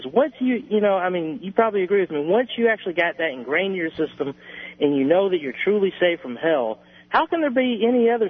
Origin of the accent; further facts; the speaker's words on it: United States; I'd like to, of course, say I'm American and proud to be a Christian.